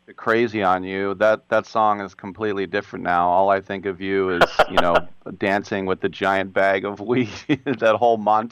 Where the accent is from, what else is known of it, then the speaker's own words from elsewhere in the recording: Oakland, California, United States; you being a New Jersey guy, I'm from Oakland